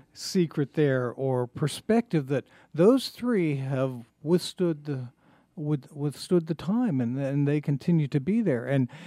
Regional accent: Greenville, Pennsylvania, United States; My hometown of Greenville, Pennsylvania, has gone on some hard times over the years, lost all of its major industries.

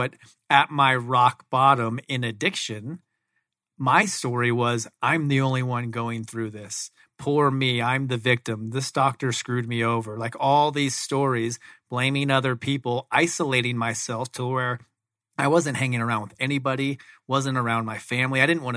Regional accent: Phoenix, Arizona, United States; I grew up here in Phoenix, Arizona. Grew up here my whole life playing athletics, specifically baseball, all the way up until my senior year at Arizona State

